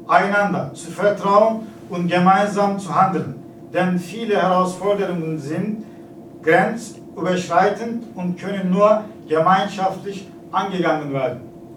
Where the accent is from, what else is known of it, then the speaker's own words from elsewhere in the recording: Turkey; German is a second language; moved away as an adult; now in Cologne, Germany; bin 42 Jahre alt, geboren in der Türkei und dort gewachsen. Bin erst 98 in Deutschland eingereist. Seitdem habe ich in Köln gelebt und wie Sie meinen Akzent merken, bin ich mittlerweile etwas Kölner geworden.